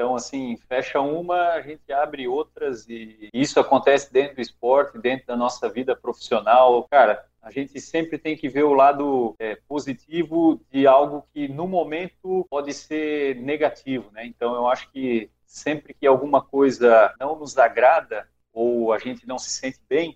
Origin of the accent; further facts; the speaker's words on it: Blumenau, Santa Catarina, Brazil; Eu sou de Blumenau, Santa Catarina.